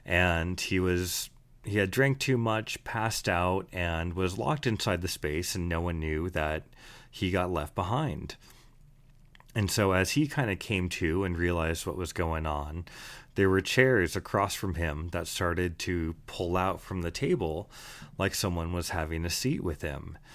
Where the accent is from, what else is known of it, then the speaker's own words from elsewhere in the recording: Midwest, United States; also born or lived in Washington; now in Bellingham, United States; Originally, I'm from Washington, but then I grew up in the Midwest before moving back out here about 15 years later. So when I moved back to Bellingham